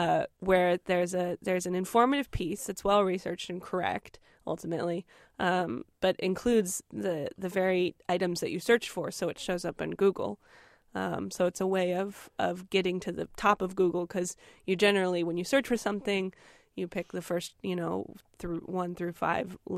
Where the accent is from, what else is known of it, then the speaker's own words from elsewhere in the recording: Tucson, Arizona, United States; also born or lived in Charlotte, North Carolina; Well, I was born and raised in Tucson. I lived in Charlotte, North Carolina for 7 years, actually, between 7 and 14. Came back to Tucson, went to Arizona State up in Tempe, then Austin.